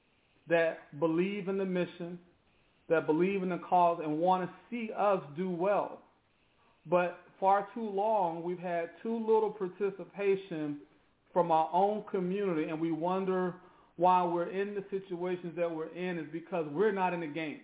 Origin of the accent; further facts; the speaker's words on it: the South, United States; But I'm from the South, and I hear a dog in the background.